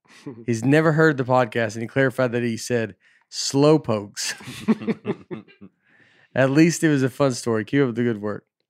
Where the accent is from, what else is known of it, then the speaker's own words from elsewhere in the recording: Tennessee, United States; I'm just from Tennessee.